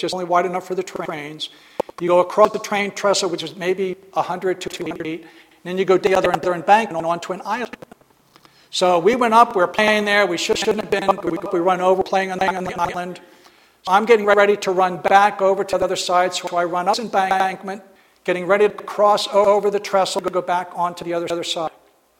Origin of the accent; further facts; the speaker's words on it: New Jersey, United States; We lived in New Jersey, South Jersey, so I tell people I'm from the South.